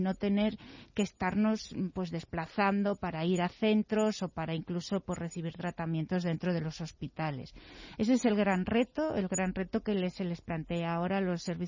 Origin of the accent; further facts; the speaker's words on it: Galicia, Spain; tenemos que decir que somos médicos gallegos